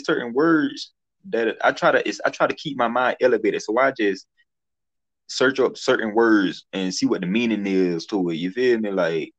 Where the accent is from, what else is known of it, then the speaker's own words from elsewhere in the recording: Florida, United States; when I talk to somebody new, they be like, "Yeah, you don't sound like you from Georgia." I like, "Yeah, I'm from Florida."